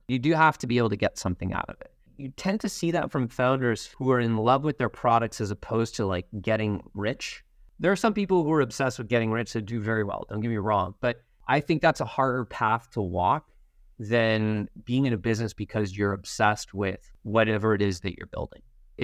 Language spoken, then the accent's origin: English; Canada; So I always try to check whether or not I'm being too Canadian or being American enough, if you will.